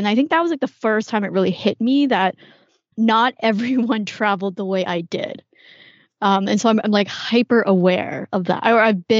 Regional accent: Canada; also born or lived in Hong Kong; I was actually born in Hong Kong, lived there until I think I was 4 or 5, and my parents decided to immigrate to Canada.

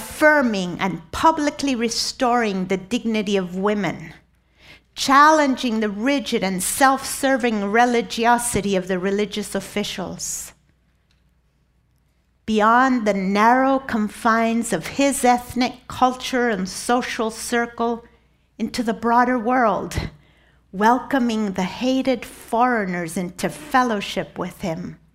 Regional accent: Argentina; Now, in my youth, growing up in Argentina under a military dictatorship

